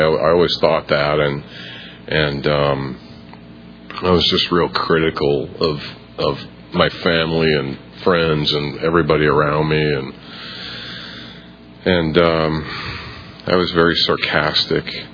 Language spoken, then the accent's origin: English; Iowa, United States; And I grew up in Iowa, northeast Iowa, town of 500 people, surrounded by cornfields and cows and pigs, and there was no stoplight in town